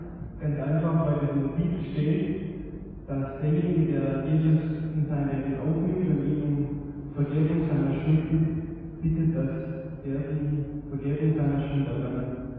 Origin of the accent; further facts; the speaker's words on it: Switzerland; ich komme tatsächlich aus der Schweiz